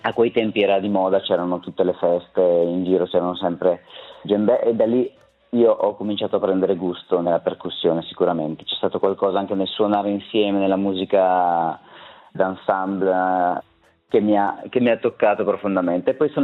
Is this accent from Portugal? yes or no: no; Arzo, Ticino, Switzerland; moved away as an adult; also born or lived in Amsterdam / Mexico City / Marseille; io sono cresciuto nel Mendrisiotto, sono di Arzo, quindi da Arzo poi sono partito a 19 anni, sono andato ad Amsterdam, ho fatto 5 anni ad Amsterdam